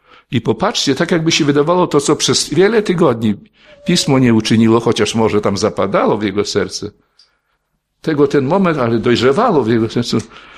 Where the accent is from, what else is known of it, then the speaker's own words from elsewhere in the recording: Podlaskie Voivodeship, Poland; bo my z Białostockiego pochodzimy, więc tam do tych naszych wiosek